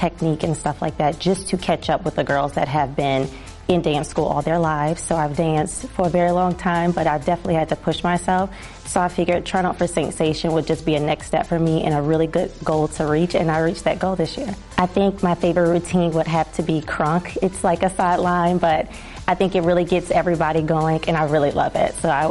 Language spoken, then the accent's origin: English; Slidell, Louisiana, United States; I'm 27. I'm from Slidell, Louisiana, and this is my rookie year.